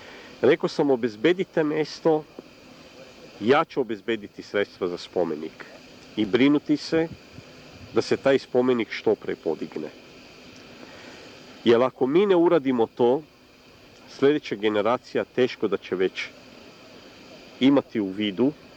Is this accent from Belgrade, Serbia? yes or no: yes; Belgrade, Serbia; first language Serbian; ja sam dete rodom na Dorčolu, tamo sam učio osnovnu školu, verenauku.